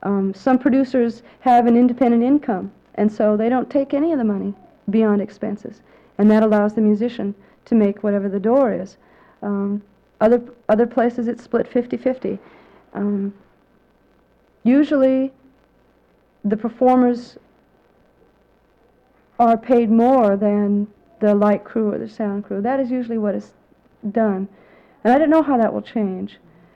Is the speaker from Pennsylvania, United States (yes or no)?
no; Los Angeles, California, United States; Now, I was brought up in Los Angeles in the women's community there as a performer because I never thought of myself that way.